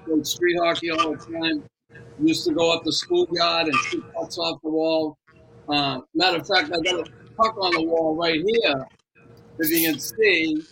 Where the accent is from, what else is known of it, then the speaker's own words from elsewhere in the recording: Boston, Massachusetts, United States; And as a young kid growing up in West Roxbury, Irish neighborhood, predominantly Irish, probably one of the nicer neighborhoods in the city.